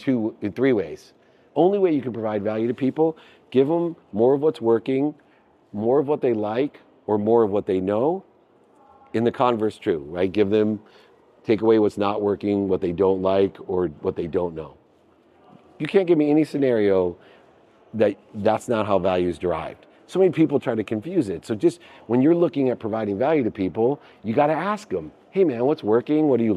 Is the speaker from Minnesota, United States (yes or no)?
no; Akron, Ohio, United States; I come from Akron, Ohio, single mom, six kids, two-bedroom apartment